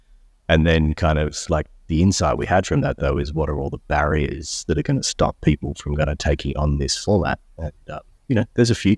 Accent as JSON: {"language": "English", "town": "Melbourne", "region": "Victoria", "country": "Australia", "tie": "born or raised there", "said": "I'm here on a beautiful Southern California day in Culver City, which is a lot nicer than my hometown of Melbourne right now."}